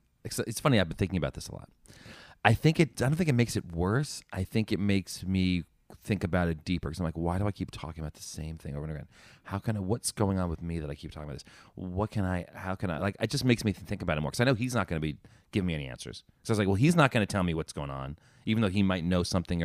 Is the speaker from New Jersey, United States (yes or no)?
yes; New Jersey, United States; I'm from Jersey. I know where it is.